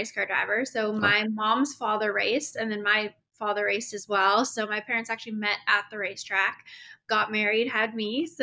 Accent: Winnipeg, Manitoba, Canada; now in United States; I'm from Winnipeg, Manitoba, Canada, now living in the U.S., where I moved here to pursue my dreams as a NASCAR driver. Originally grew up racing on dirt tracks in the northern states

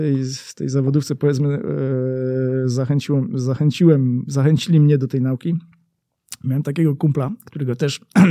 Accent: Silesian Voivodeship, Poland; Ja jako, że wychowałem się na Śląsku i większość mojej rodziny to była rodzina górnicza

